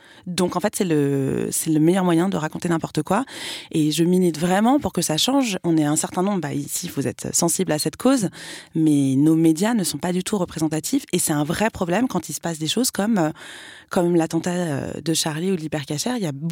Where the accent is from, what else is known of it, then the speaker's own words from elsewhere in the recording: France; moi c'est pas pareil, j'ai rien à voir avec Israël, je suis française